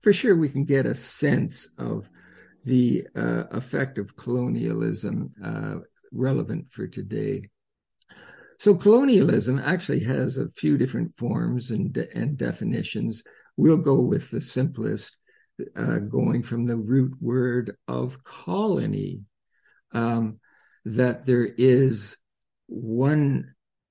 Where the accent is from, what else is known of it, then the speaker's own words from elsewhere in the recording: Canada; I'm from Canada, and I learned that maybe it wasn't even a classic verse down in the States.